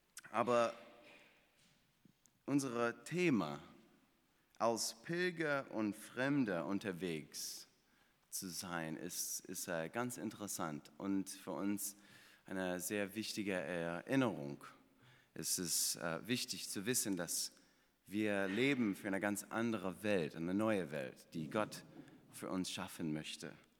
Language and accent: German; Florida, United States; German is a second language; Ich komme ursprünglich aus Florida und von daher wird ihr meinen schönen Akzent erdulden müssen.